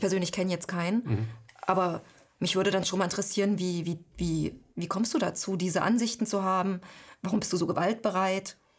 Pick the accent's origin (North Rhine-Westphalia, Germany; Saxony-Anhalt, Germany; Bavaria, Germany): Saxony-Anhalt, Germany; Halle; als ich in meiner Jugend gab es in Halle ziemlich viele Neonazis.